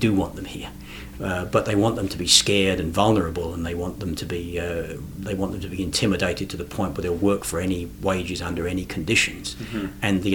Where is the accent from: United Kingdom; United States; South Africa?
United Kingdom; England; moved away; when I came here originally from England